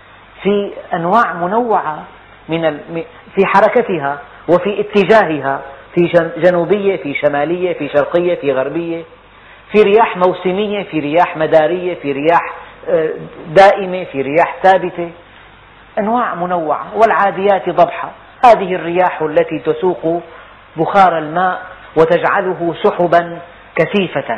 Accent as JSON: {"language": "Arabic", "town": "Damascus", "region": "Damascus Governorate", "country": "Syria", "said": "يعني بلدنا دمشق معدل أمطارها السنوي"}